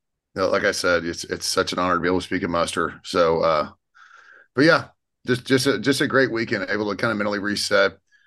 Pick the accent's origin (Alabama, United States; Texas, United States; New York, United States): Texas, United States; I'm just from Texas.